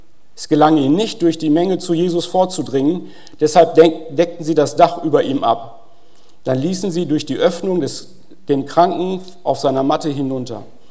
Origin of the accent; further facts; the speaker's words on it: North Rhine-Westphalia, Germany; ich komme aus Ostwestfalen, wir haben es nicht so mit verrückt sein.